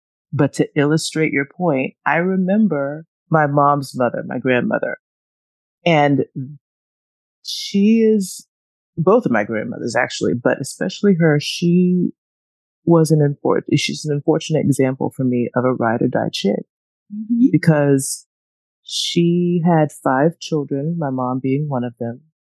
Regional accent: Atlanta, Georgia, United States; I'm not from New York, I'm from Atlanta. So whatever was already going on in New York, it hadn't reached Atlanta yet.

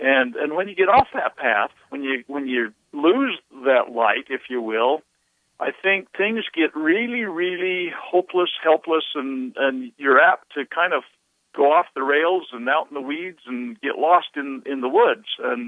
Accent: United States; I was born and bred in America.

